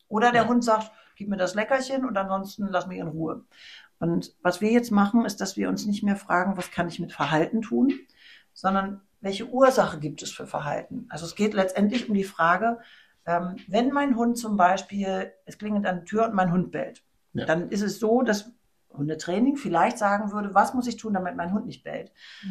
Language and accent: German; Hamburg, Germany; born there; Geboren bin ich in Hamburg und lebe jetzt noch nördlich davon, Richtung dänischer Grenze.